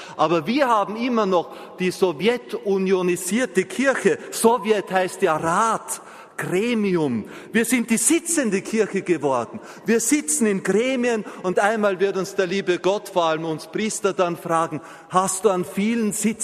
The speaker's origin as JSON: {"language": "German", "country": "Austria", "said": "Ich stehe hier, um als Österreicher, als Gastarbeiter, also bei Ihnen hier in Deutschland, ein bisschen"}